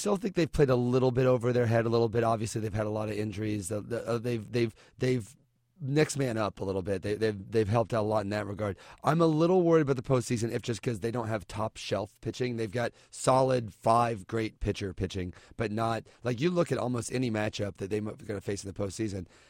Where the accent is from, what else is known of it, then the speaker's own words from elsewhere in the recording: Mattoon, Illinois, United States; I grew up in Mattoon